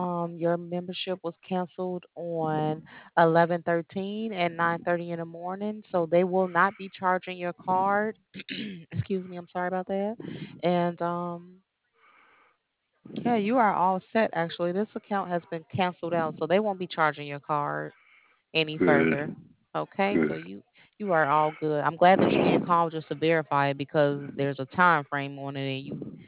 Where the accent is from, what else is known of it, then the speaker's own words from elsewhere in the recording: Chicago, Illinois, United States; See, I'm from Chicago, so I was just...